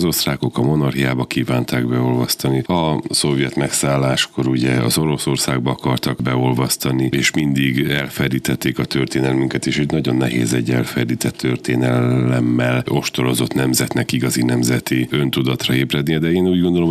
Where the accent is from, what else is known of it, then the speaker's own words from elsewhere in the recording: Transdanubia, Hungary; born there; now in Kiskunhalas, Hungary; mert én a Dunántúlon születtem, Szekszárdon kerültem katonaként ide Kiskunhalra